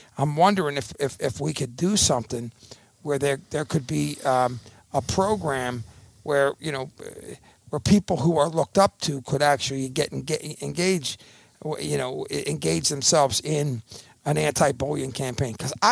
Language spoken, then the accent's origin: English; Philadelphia, Pennsylvania, United States; I grew up in East Falls. Okay. And I live in East Falls still, but when we got married first, my wife and I moved out to the Northeast